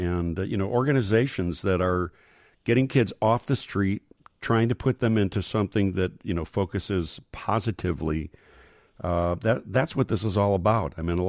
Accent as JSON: {"language": "English", "town": "Chicago", "region": "Illinois", "country": "United States", "said": "when people hear that I'm from Chicago"}